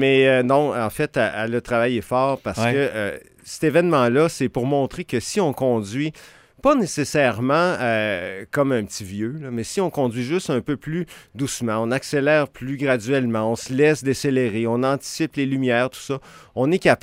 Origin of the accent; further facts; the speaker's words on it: Alberta, Canada; born there; Je suis né en Alberta. Ça s'écrivait avec un E en Alberta.